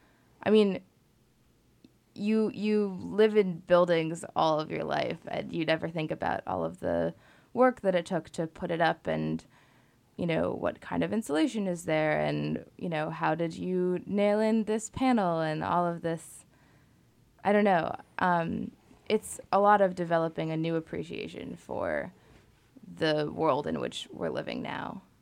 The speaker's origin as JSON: {"language": "English", "region": "Vermont", "country": "United States", "tie": "born or raised there", "lives_now": "Santa Fe, United States", "said": "I grew up in Vermont mostly, and I go to St. John's College in Santa Fe, New Mexico"}